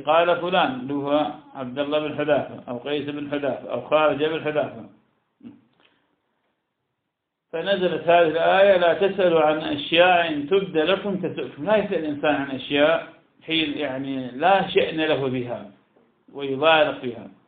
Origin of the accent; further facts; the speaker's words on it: Iraq; كان عندنا بالعراق ما يسمى بالستيكوتين